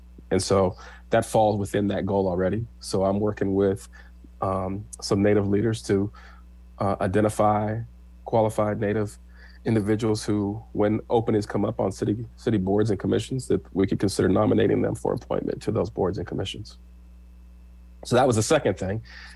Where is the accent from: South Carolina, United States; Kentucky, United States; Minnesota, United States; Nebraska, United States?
Nebraska, United States; Lincoln; I'm born and raised in Lincoln myself, and you can tell I'm a Black man